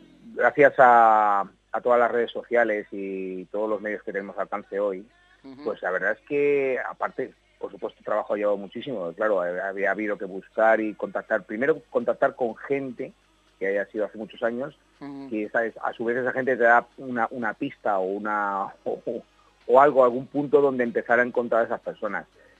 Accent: Valencian Community, Spain; como buenos falleros y valencianos

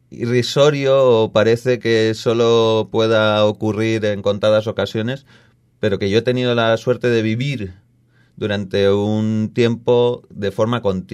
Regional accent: Cocentaina, Valencian Community, Spain; en la presentación del 31 de octubre en Cocentaina, en mi pueblo

